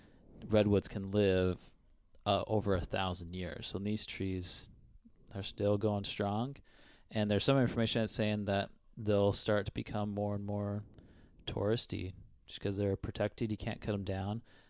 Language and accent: English; Western Australia, Australia; We come from Western Australia, which is just desert